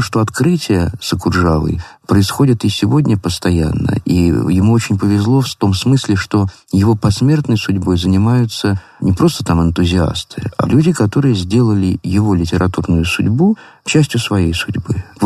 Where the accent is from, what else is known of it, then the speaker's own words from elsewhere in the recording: Moscow, Russia; детство прошло на Арбате, в Малом Левшинском переулке.